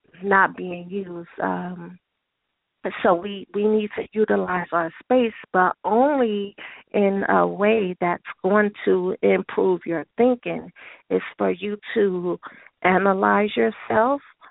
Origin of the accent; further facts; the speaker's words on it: Oakland, California, United States; But I always like to say I am from Oakland, no doubt. I'm from Oakland.